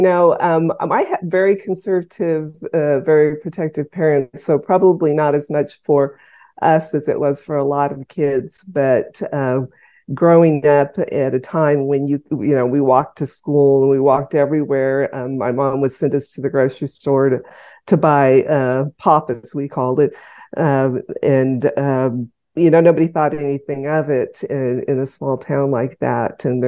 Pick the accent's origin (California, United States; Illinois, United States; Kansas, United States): Kansas, United States; Abilene; now in San Antonio, United States; No, actually, I'm a transplant from Kansas. I originally grew up in Abilene, Kansas.